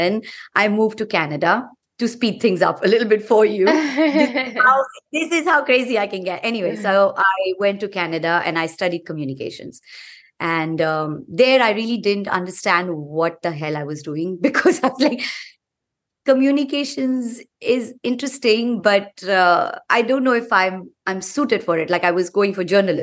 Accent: Dar es Salaam, Tanzania; I'm from Dar es Salaam originally. I was born and raised in East Africa, and I got quite a bit of an upbringing from, this very Indian exposure. Even though I lived in Africa, I got a lot of Indian exposure

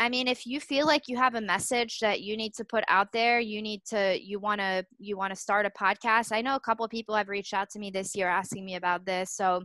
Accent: France; English is a second language; So Marcus came from Spain, I came from France. We didn't really speak English well. I spoke no English.

